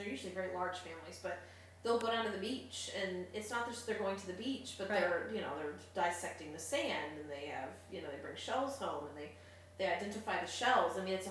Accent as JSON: {"language": "English", "region": "Florida", "country": "United States", "tie": "born or raised there", "said": "But growing up in South Florida, I grew up around, you know, we always had Spanish speaking people around."}